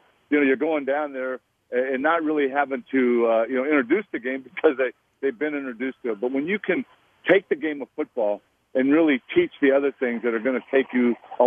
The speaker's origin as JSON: {"language": "English", "country": "United States", "tie": "born there", "said": "I was actually born in the States. I'm an American, but of, you know, Mexican descent."}